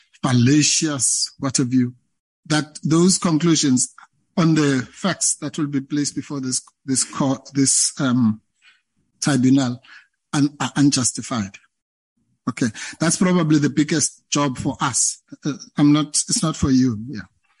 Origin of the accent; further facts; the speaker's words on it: South Africa; I call them the big five, being a South African.